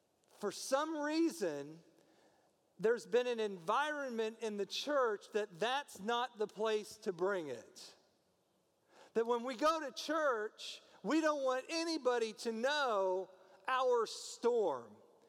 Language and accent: English; Newton, Iowa, United States; So 2 to 3 times a year, when I was a kid growing up in Newton, Iowa, we would have tornado drills across the whole city.